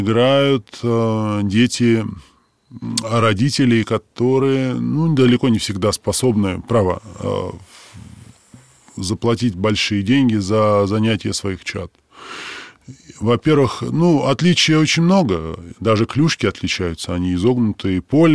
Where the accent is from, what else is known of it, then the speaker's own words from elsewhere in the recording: Saint Petersburg, Russia; которая зародилась в России, в моем родном городе Санкт-Петербурге.